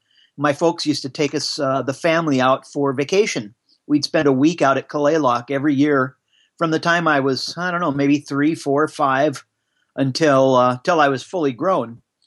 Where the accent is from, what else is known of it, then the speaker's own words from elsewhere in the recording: Kirkland, Washington, United States; I am from Kirkland, Washington.